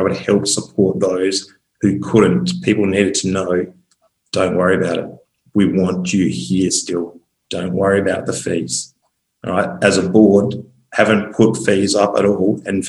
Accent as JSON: {"language": "English", "town": "Loxton", "region": "South Australia", "country": "Australia", "tie": "born or raised there", "said": "I grew up in Loxton. I lived on a farm."}